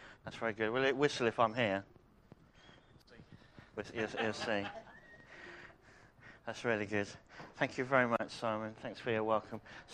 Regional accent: Harlow, East of England, United Kingdom; also born or lived in Bishop's Stortford; now in Kettering, United Kingdom; we're sort of East Midlands, sort of East Anglia. Originally, I grew up in Harlow and then Bishop Stortford. So we were part of Bishop Stortford Community Church.

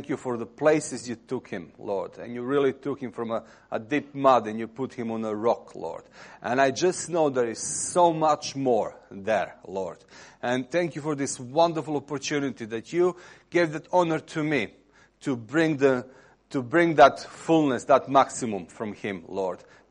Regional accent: England, United Kingdom; now in Serbia; I came from England in Serbia 10 years ago

